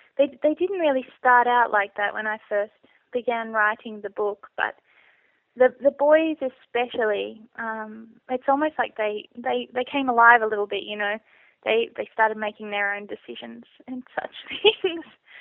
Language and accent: English; Mullumbimby, New South Wales, Australia; I was born in Byron Bay, but I lived near Mullumbimby, so it was really a lush place to grow up, you know. It was always raining, it was incredibly green.